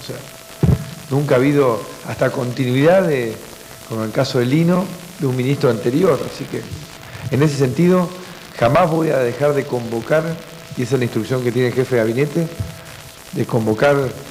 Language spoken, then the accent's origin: Spanish; Argentina; somos los argentinos comprometiéndonos de una manera distinta de cómo lo hemos hecho durante décadas